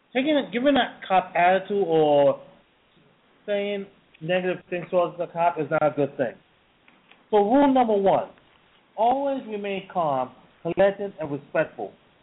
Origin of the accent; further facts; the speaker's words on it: New York City, New York, United States; True, as a New Yorker, you're always in a rush to go somewhere.